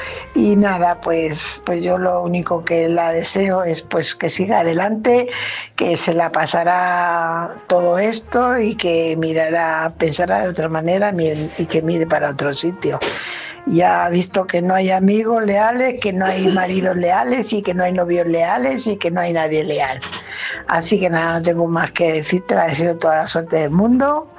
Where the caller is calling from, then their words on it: Fuenlabrada, Community of Madrid, Spain; corresponsal de Fuenlabrada.